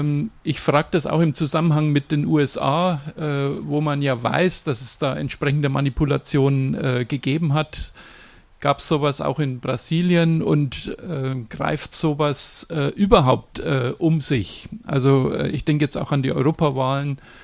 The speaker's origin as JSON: {"language": "German", "town": "Frankfurt", "region": "Hesse", "country": "Germany", "said": "ich komme hier aus Frankfurt."}